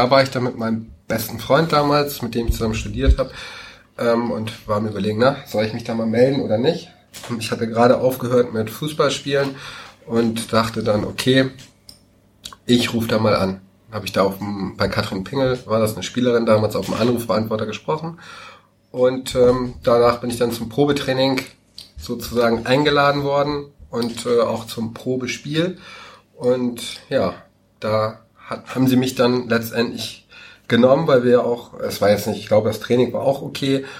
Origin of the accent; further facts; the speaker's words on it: Schleswig-Holstein, Germany; Ich komme ursprünglich aus Dithmarschen. Da ist Heide ja die Kreisstadt.